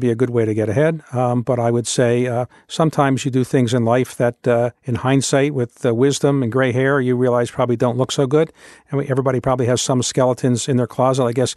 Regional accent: Baltimore, Maryland, United States; And remember, when I was growing up in Baltimore was the eighth largest city in the United States with a population of about 939,000.

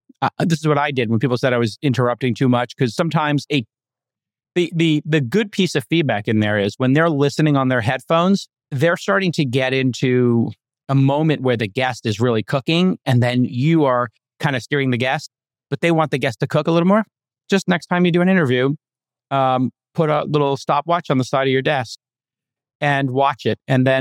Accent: Brooklyn, New York, United States; So I grew up in Brooklyn, where you have to survive an onslaught of people telling your mom jokes on the stoop

